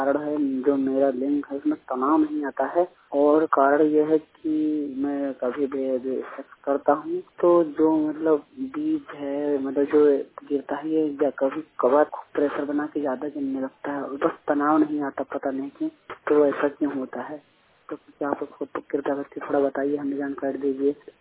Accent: Devdattpur, Uttar Pradesh, India; UP Uttar Pradesh जिला बहराइच। मेरे गांव का नाम देवदत्तपुर पोस्ट इतहा थाना खैरी घाट ब्लॉक केवपुर

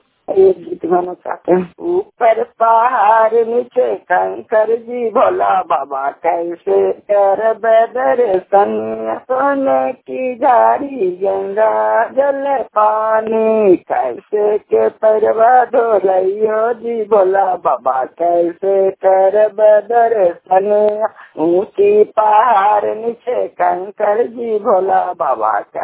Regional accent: Hilsa, Bihar, India; Host के रहने वाले हैं, थाना हिलसा है, जिला नालंदा के निवासी हूँ।

